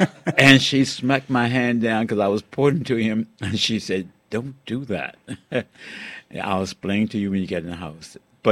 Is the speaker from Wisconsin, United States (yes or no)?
no; Richmond, Virginia, United States; born there; Well, I was born in 1929 in Richmond, Virginia. Richmond, Virginia. I have four brothers. My father was a Baptist minister